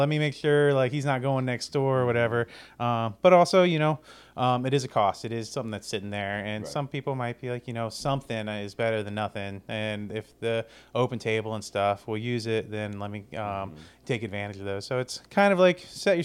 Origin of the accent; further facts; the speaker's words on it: Charleston, South Carolina, United States; also born or lived in Miami, Florida; I grew up down in Charleston and in Miami